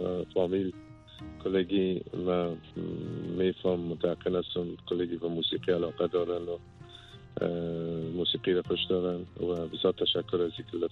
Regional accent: Afghanistan; born there; ما خودم افغانستان وطنم است. در افغانستان تولد شدیم و بسیار علاقه دارم که به افغانستان بیایم.

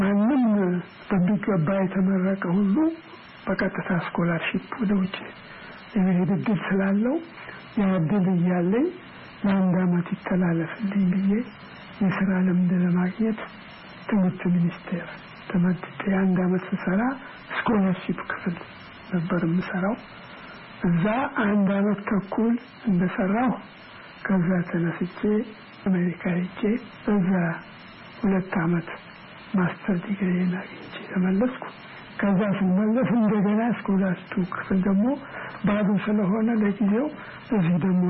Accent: Dobi, Central Ethiopia, Ethiopia; የተወለድኩት በጉራጌ አገር ኩታጀራ አጠገብ ዶቢ ቀበሌ የሚባል በ1924 ዓ.ም ነው። እሺ። አባቴም ዘመቻ ስለሄዱ ወዲያው በእናቴ እጅ ነው ያደግኩት።

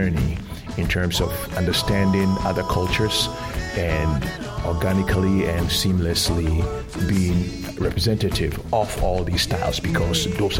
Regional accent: Ghana; because I grew up in Ghana.

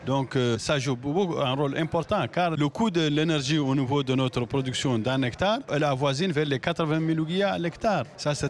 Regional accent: Rosso, Trarza, Mauritania; Or, chez nous, à Rosso, la production à 80% est une production privée

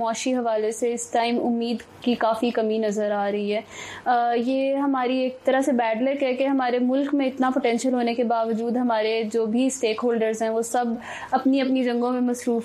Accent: Lahore, Punjab, Pakistan; اور میرا تعلق لاہور سے ہے.

